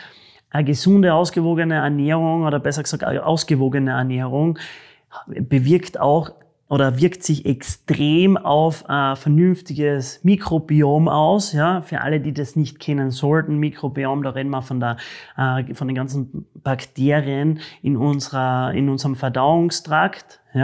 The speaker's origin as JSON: {"language": "German", "country": "Austria", "said": "ich glaube, das ist bei uns in Österreich oder von wo ihr mir auch gerade zuschaut, nicht so schwer in Österreich sauberes, gutes Wasser zu kriegen."}